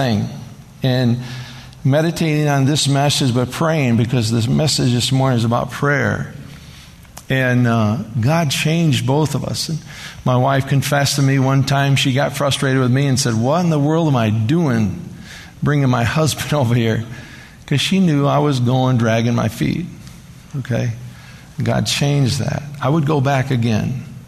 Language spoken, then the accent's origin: English; United States; It's probably me because I'm the American, you know.